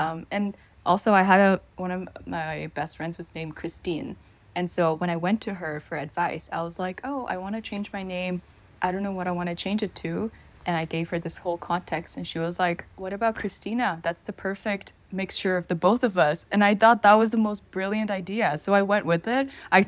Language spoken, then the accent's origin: English; Myanmar; first language Burmese; English is a second language; And I'm from Myanmar. And in Burmese, which is the language that we speak in Myanmar, our names don't have first, middle, last.